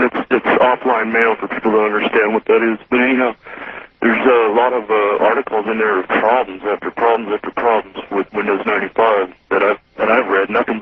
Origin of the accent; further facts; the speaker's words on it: Sacramento, California, United States; from Sacramento.